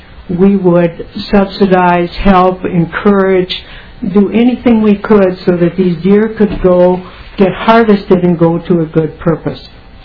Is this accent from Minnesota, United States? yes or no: yes; Mora, Minnesota, United States; I come from East Central Minnesota. Our mailing address is Mora. Our farm is 13 miles south of Mille Lacs Lake.